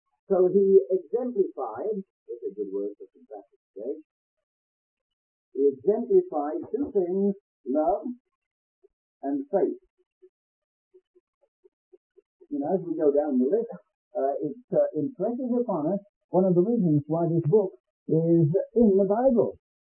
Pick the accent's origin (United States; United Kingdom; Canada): United Kingdom; England; if you can't read my writing, it's because I'm an Englishman writing on St. Patrick's Day.